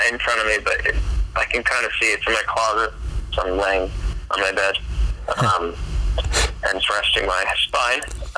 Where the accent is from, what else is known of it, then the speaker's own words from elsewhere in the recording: Lanesboro, United States; Growing up in Lanesboro was wonderful. Kind of grew up in the woods, actually.